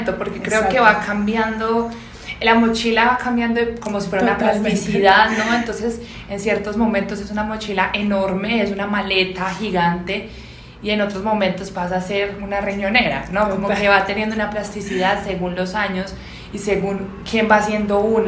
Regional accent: Rionegro, Antioquia, Colombia; now in Bogotá, Colombia; yo soy de Antioquia, de Río Negro, vivo hace 8 años, 9 años aquí en Bogotá

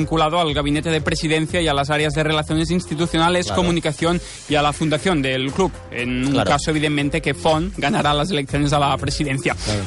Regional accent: Catalonia, Spain; accent: Catalan; Intentaré dissimular el meu accent massa català.

